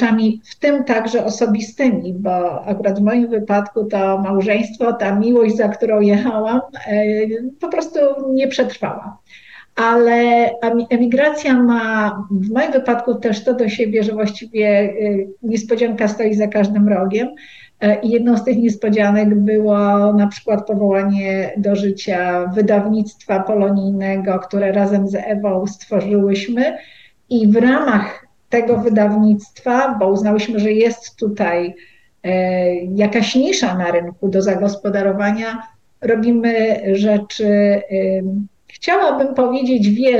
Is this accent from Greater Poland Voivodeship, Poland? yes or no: no; Lublin, Lublin Voivodeship, Poland; moved away as an adult; now in Chicago, United States; po 30 latach mieszkania w Chicago, że pozostając w Lublinie, skąd pochodzę, z całą miłością do tego miejsca na świecie